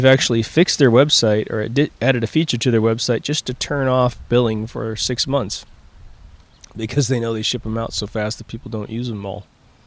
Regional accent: Midwest, United States; Now, I come from the Midwest where when you go into certain people's homes

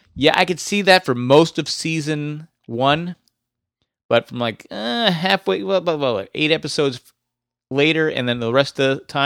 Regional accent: Detroit, Michigan, United States; I'm from Detroit, Michigan.

